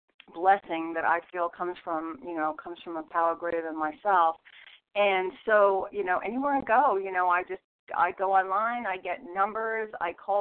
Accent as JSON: {"language": "English", "region": "New York", "country": "United States", "lives_now": "St. Augustine, United States", "said": "I come from New York"}